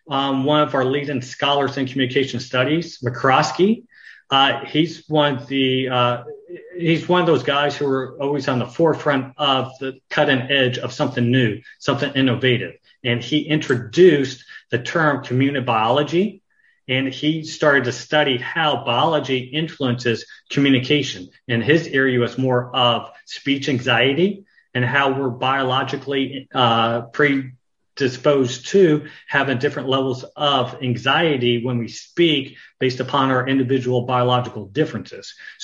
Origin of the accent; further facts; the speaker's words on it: Bedford, Texas, United States; I grew up in Texas, in Bedford, Texas, which isn't too far away from the DFW airport. My mom was a flight attendant for a number of years, so we always had to live close to a large international airport.